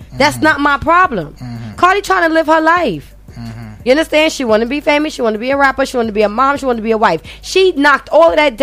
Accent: Brooklyn, New York, United States; Again, I'm from Brooklyn and I can fight.

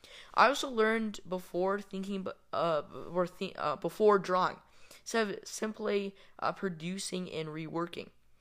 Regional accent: Netherlands; It was very Dutch. I come from the Netherlands

